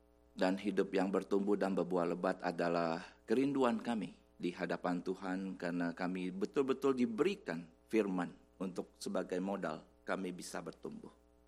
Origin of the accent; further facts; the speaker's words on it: Bandung, West Java, Indonesia; saya datang dari Bandung.